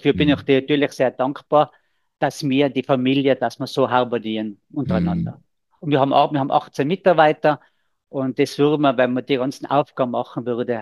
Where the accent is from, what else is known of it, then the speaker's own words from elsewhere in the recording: Hall in Tirol, Tyrol, Austria; ich komme aus Halle in Tirol.